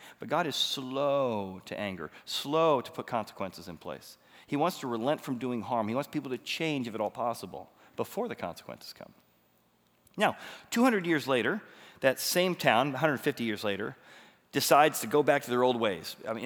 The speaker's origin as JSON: {"language": "English", "country": "Ireland", "said": "Oh, you don't realize I'm Irish. You don't realize that's what my dad was."}